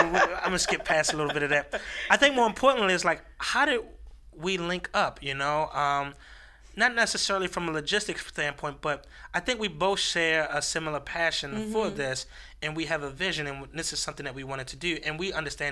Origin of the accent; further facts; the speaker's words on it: Baltimore, Maryland, United States; I'm from the Alameda, so it's funny that we're both from East Baltimore.